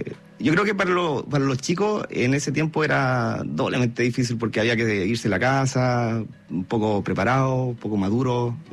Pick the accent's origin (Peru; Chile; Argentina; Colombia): Chile; Calama, Antofagasta; also born or lived in Santiago / Viña del Mar; yo nací en Santiago, pero me fui muy joven a Calama con mi familia. Ya. Mi papá lo trasladaron, entonces se dedicó a la minería, y desde entonces, viviendo en Calama, Chuquicamata, y después a la universidad, yo me fui a Viña, ahí en el mar